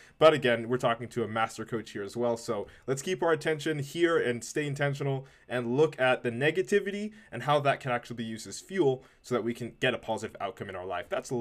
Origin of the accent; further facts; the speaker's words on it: Ontario, Canada; I am a 25-year-old Canadian kid, born and raised in Ontario.